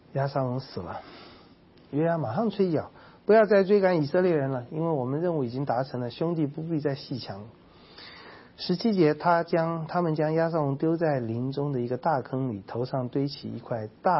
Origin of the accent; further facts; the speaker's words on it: China; 我们中国人有祖先崇拜，就是因为没有永生的盼望